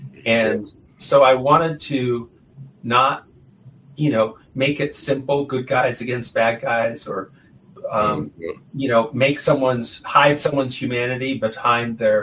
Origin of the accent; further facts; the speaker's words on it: Maine, United States; now in Virginia, United States; I came down there, I'm from Maine, I live in Virginia